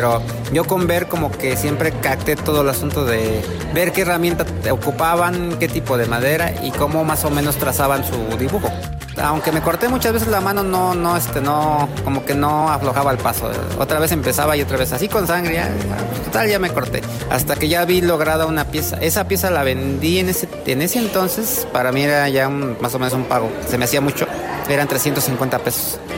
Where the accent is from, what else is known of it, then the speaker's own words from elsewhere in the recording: Tlaxcala, Mexico; Yo soy del estado de Tlaxcala.